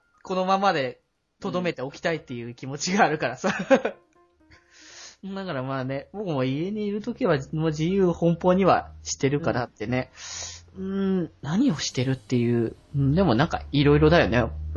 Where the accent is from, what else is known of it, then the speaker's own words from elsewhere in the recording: Aichi, Japan; 僕地元愛知県なんだけど、